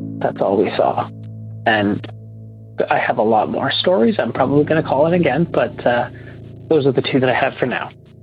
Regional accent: Ontario, Canada; I am from Ontario, Canada.

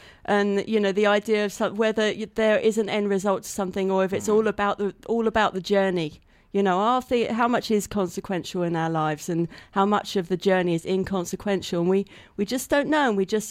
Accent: United Kingdom; Are you talking about me as a British person, I assume?

